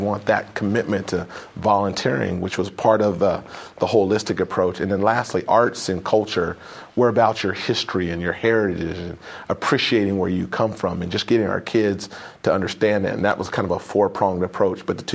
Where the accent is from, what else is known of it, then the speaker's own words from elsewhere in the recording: Sacramento, California, United States; also born or lived in Phoenix; So I grew up in Sacramento, came to Cal